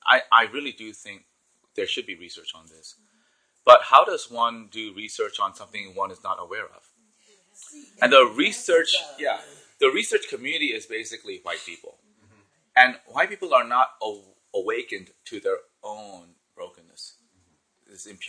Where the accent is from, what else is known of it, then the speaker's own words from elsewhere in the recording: South Korea; My home country of Korea is so fast, headlong going into neoliberal imperial ways.